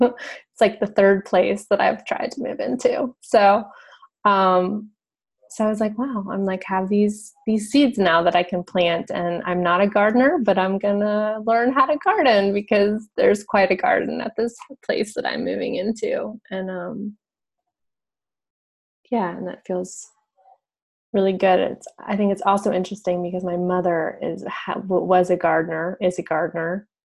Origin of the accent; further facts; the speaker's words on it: Massachusetts, United States; I'm from Western Massachusetts. I'm sitting in my house right now.